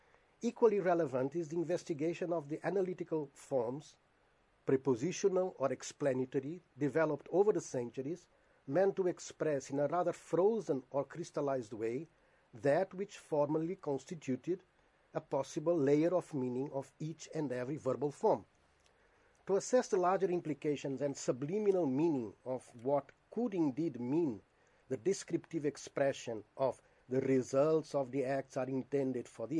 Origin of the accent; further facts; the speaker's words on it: Brazil; first language Portuguese; English is a second language; I'm coming from Brazil. Mostly I write in Portuguese.